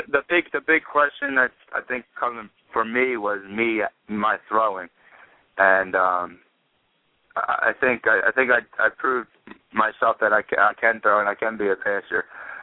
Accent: Philadelphia, Pennsylvania, United States; Growing up in Philly, my whole family's in the Philadelphia area.

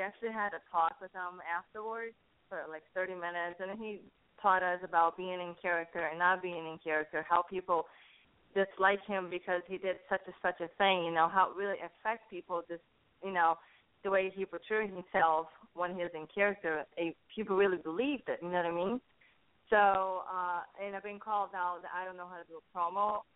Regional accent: Brazil; English is a second language; because I came from Brazil. I went through a lot of tough times.

